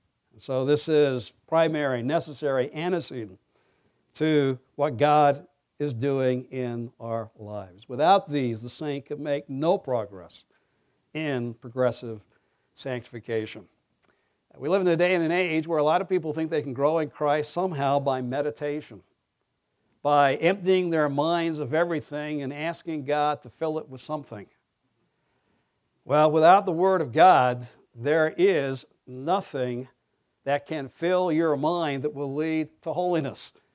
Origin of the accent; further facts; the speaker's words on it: England, United Kingdom; born there; since I was born in England and Ryle was a minister in the Church of England, that I could do no better than improve upon his words, one Englishman quoting another.